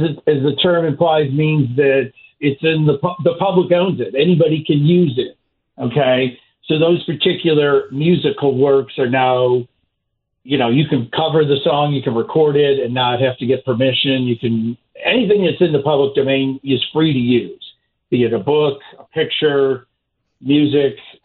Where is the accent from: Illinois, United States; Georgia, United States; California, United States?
Illinois, United States; Chicago; now in Kansas City, United States; By the way, I'm from the South Side. I'm from Beverly, so I grew up listening to WGN.